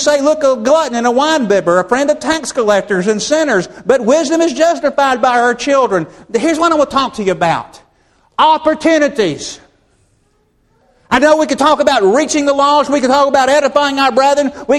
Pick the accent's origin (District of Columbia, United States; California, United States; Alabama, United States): Alabama, United States; Birmingham; I'm born and raised in Birmingham, so some of you can tell some interesting stories.